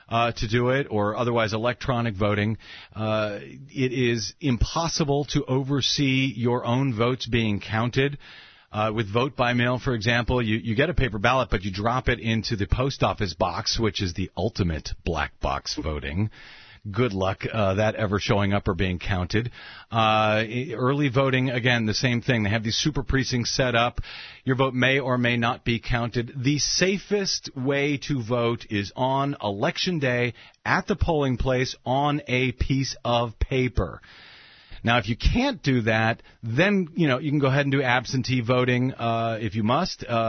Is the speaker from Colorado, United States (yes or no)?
no; St. Louis, Missouri, United States; Matt in St. Louis, my hometown, says that Occupy the Midwest starts in St. Louis this weekend.